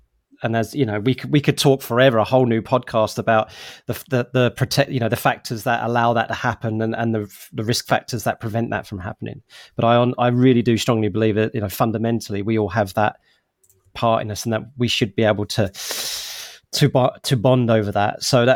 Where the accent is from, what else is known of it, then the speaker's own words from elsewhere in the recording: East of England, United Kingdom; I have some influences of being in America for a bit. So, and, you know, I'm originally come from Essex. I've got Cockney parents